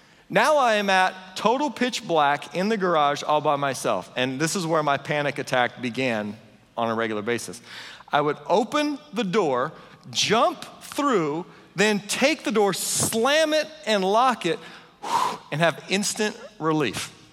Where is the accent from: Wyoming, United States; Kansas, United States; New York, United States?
Kansas, United States; Now, I live in Kansas. I grew up in Kansas. It's windy all the time, nonstop wind.